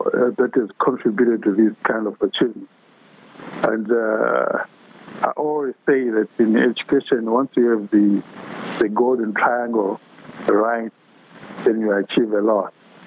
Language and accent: English; Zimbabwe; born there; prior to that I was in Zimbabwe. I was born in Zimbabwe, and we went to Accra.